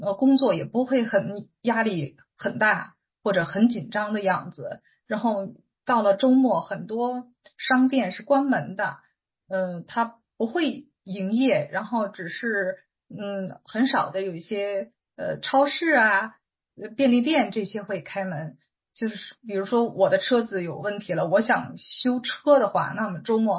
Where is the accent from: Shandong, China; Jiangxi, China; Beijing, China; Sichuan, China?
Beijing, China; moved away as an adult; now in Auckland, New Zealand; 原来我是从北京过来，然后我住的地方等于说就是在也算是市中心吧，但是家里的房子很小很小